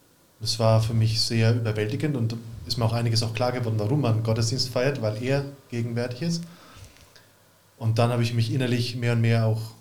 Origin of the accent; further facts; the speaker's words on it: Kronach, Bavaria, Germany; Also meine Heimatort.